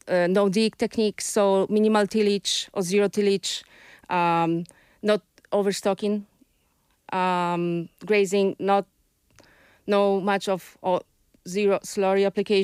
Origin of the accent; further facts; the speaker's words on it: Poland; English is a second language; now in Ireland; living here, even though I'm not Irish, I'm from Poland.